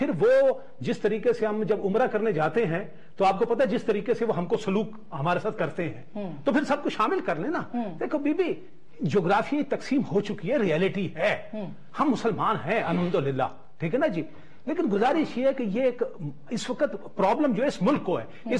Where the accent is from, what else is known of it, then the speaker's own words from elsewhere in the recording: Quetta, Balochistan, Pakistan; میرا چونکہ کوئٹہ سے تعلق ہے، جس علمدار روڈ کی آپ بات کرتے میرے پڑوس میں تھا سبیل